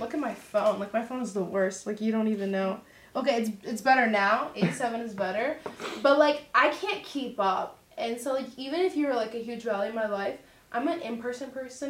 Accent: Dallas, Texas, United States; because growing up in Dallas, Texas, like that's not something we have much of an issue

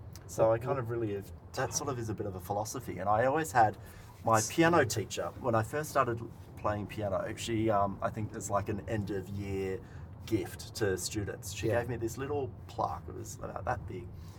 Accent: Minamara, New South Wales, Australia; I grew up in Minamara. I went to Minamara Primary School and Kiama High, so that's where, you know, we grew up.

